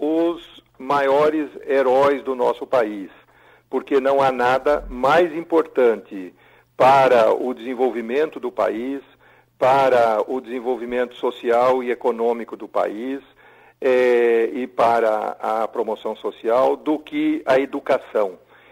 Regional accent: Birigui, São Paulo, Brazil; Tenho excelentes lembranças dos meus professores da escola secundária lá na minha cidade de Birigui, que era uma cidade que há 50 anos era muito mais isolada do que é hoje, distante da capital.

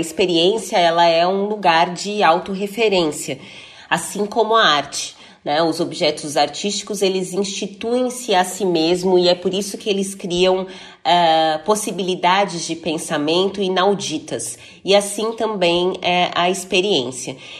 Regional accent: Osasco, São Paulo, Brazil; eu cresci na periferia de Osasco, saí do Jardim da Abril na periferia de Osasco aos 35 anos de idade

